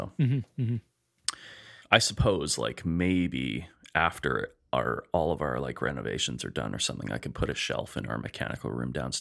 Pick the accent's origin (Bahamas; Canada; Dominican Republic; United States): Canada; Edmonton, Alberta; We're two chefs from Edmonton, Alberta, Canada.